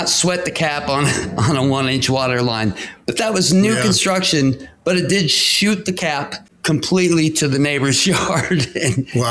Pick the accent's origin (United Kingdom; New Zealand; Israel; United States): United States; Seattle, Washington; Both Eric and I from the Northwest. I'm originally from Seattle area and was contractor up there for almost 30 years.